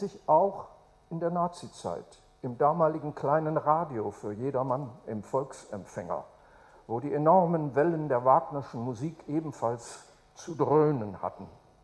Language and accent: German; North Rhine-Westphalia, Germany; wir kommen aus dem Ruhrgebiet, wir wissen, was Arbeit heißt.